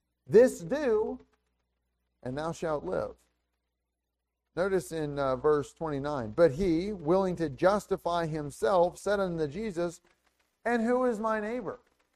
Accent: Missouri, United States; I grew up in Missouri, and that's quite a bit further south than here.

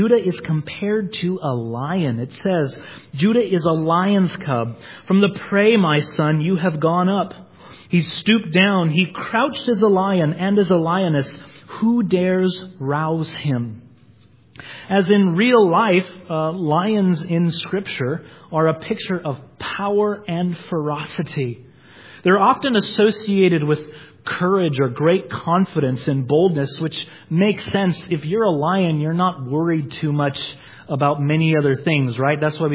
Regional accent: California, United States; They say, "Where are you from?" I say, "I'm from California."

